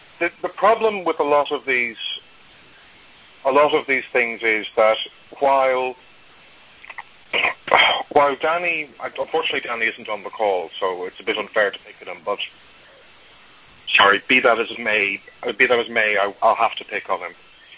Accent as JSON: {"language": "English", "country": "Ireland", "said": "but I'm Irish, so I'll always answer questions with another question anyway."}